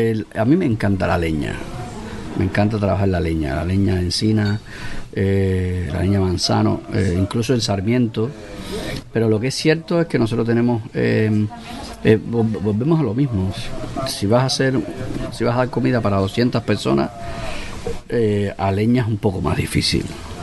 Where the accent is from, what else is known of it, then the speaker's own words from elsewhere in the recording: Cuba; de mi tierra natal, de Cuba